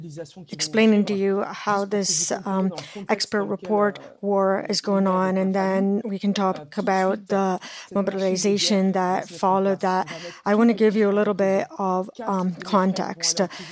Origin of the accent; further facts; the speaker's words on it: France; English is a second language; We are people who were born and raised in France. We're French citizens.